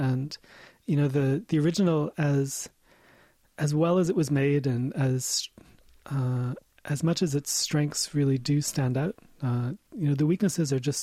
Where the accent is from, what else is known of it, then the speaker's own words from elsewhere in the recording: United States; as an American living in America, where Spanish is sort of an unofficial second language